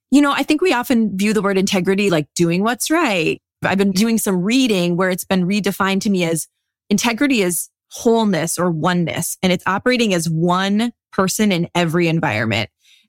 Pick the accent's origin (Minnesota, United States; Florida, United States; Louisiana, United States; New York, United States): Minnesota, United States; Oh, well, as a Minnesotan, I have to say summer because we get these, we have these 13,000 lakes